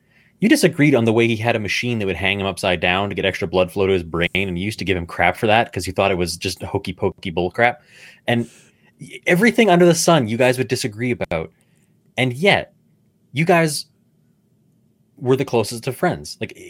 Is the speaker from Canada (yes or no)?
yes; Canada; Well, I'm Canadian, but he was my president.